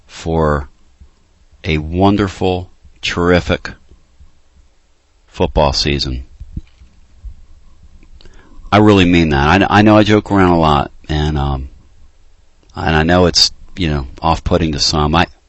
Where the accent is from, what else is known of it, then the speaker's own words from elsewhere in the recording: Pennsylvania, United States; when I was a kid from Pennsylvania